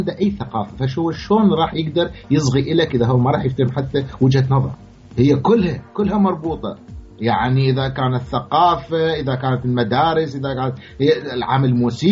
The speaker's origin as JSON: {"language": "Arabic", "country": "Iraq", "said": "أنا عراقي أنا أقرأ"}